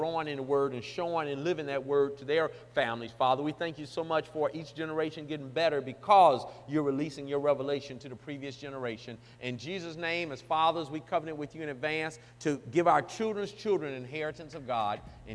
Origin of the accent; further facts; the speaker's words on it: Detroit, Michigan, United States; I'm from Detroit. Do I really want to go to rodeo? I don't care nothing about the rodeo. I wasn't raised on horses.